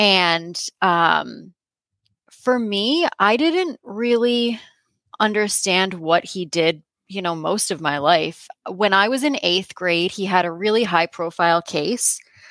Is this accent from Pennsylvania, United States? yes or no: yes; Philadelphia, Pennsylvania, United States; So I grew up in Philadelphia. As you mentioned, my dad was a police officer for as long as I can remember.